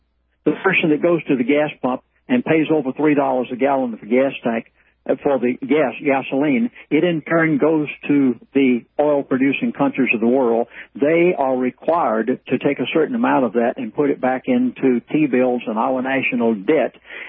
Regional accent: Georgia, United States; I didn't give this on Ken Bagwell's show this morning because I was brought up in Georgia. I know the mindset of those people.

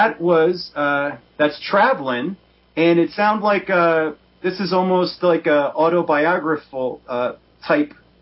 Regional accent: Florida, United States; Yeah, like I'm from Florida

